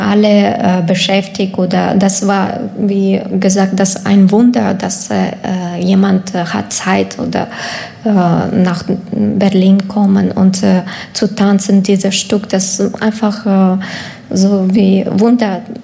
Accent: Ukraine; German is a second language; Ich finde, als Ukrainer, wir mehr zusammen

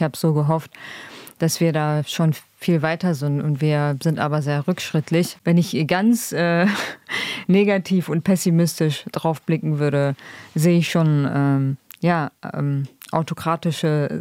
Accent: Kurdistan Region, Iraq; German is a second language; now in Germany; Ich als Kurdin bin ja 96 nach Deutschland gekommen, aus dem irakischen Teil

